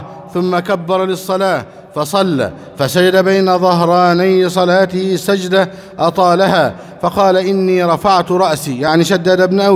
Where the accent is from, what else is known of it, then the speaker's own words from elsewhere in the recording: Egypt; اللهم احفظ بلدنا مصر أمناً أماناً وسائر بلاد المسلمين